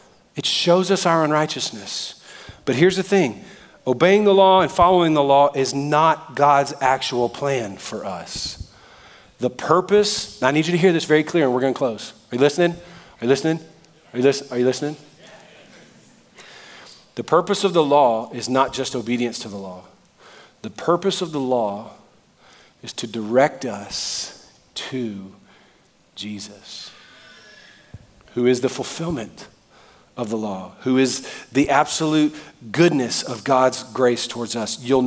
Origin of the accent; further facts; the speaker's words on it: Southern US, United States; I mean, I'm from the South.